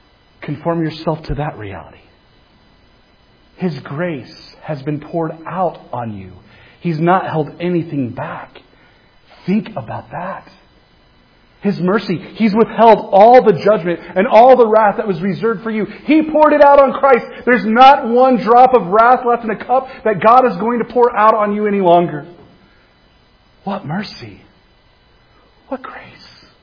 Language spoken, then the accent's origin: English; Kansas, United States; back in my day, where growing up in Kansas, we were taken out behind the woodshed.